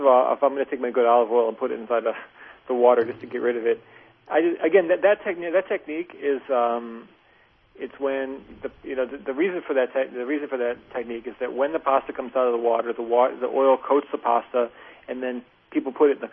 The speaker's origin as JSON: {"language": "English", "town": "Cleveland", "region": "Ohio", "country": "United States", "tie": "born or raised there", "said": "I grew up in Cleveland"}